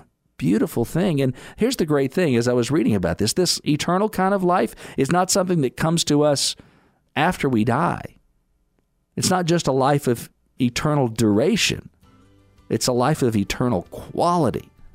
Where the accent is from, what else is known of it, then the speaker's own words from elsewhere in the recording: Lexington, Kentucky, United States; Now, the only time that the Final Four was here in Lexington, where I'm broadcasting from, my hometown, was 1985